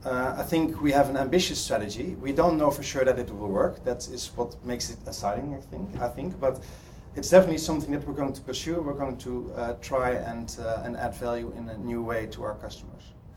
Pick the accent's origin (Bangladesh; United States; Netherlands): Netherlands; English is a second language; As you probably can hear from my accent, I'm not from the UK, I'm from Holland.